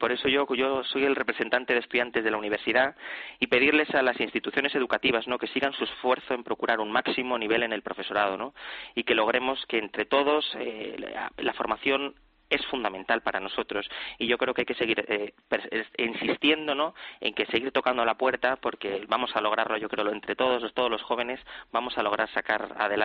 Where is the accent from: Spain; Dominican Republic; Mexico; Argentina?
Spain